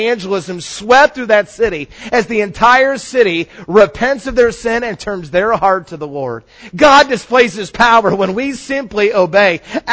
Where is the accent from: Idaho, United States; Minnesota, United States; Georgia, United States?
Georgia, United States; Atlanta; And I grew up in Atlanta, Georgia, and they say if you take all the county lines and erase them, and you just go by the metropolitan area and by the population, Atlanta is 90 miles wide.